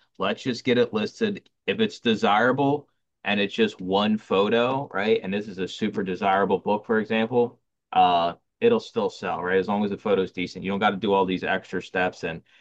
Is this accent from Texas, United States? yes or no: no; Philadelphia, Pennsylvania, United States; born there; I just tell everybody I was born in Philly in the ghetto.